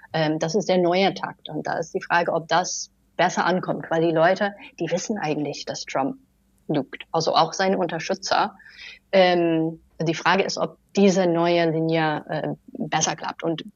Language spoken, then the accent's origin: German; Michigan, United States; now in Germany; Ich glaube, also in Michigan zum Beispiel, wo ich herkomme